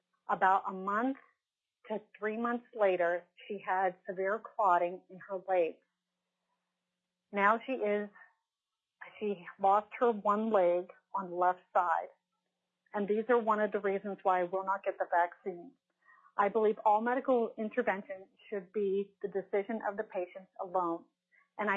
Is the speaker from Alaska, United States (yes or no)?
yes; Chugiak, Alaska, United States; I'm from Chugiak, Alaska